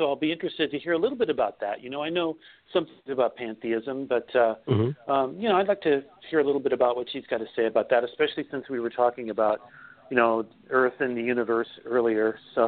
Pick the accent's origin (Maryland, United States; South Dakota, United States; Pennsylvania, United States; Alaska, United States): Alaska, United States; now in Ohio, United States; When I grew up in Alaska, they don't have fireflies. They don't have crickets. So the nights are very quiet.